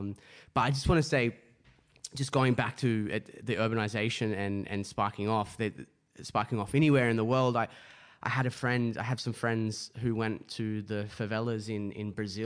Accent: Summerland Point, New South Wales, Australia; So I grew up here on the Central Coast in a small town called Summerland Point. And so not a very urbanized place, actually nature, surrounded by nature.

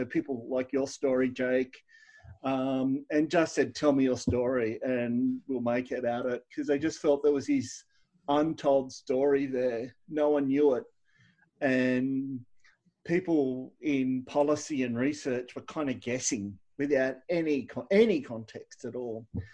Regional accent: Wollongong, New South Wales, Australia; I grew up in Wollongong, and bit of a hard scrabble kind of experience there, you know.

